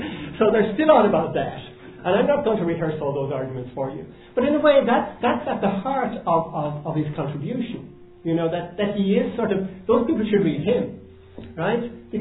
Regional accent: Ireland; so that's my just few thoughts on as speaking as an Irish person

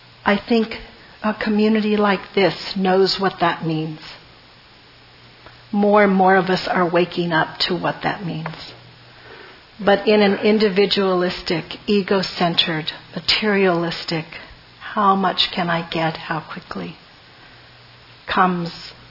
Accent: United States; I'm an American. I'm a mix.

